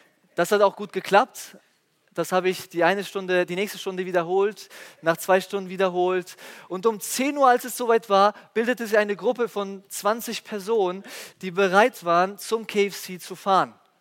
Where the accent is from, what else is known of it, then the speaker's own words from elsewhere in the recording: Italy; now in Germany; Als Italiener, der jetzt seit über 10 Jahren schon in Deutschland lebt, konnte ich viele Dinge von der deutschen Kultur übernehmen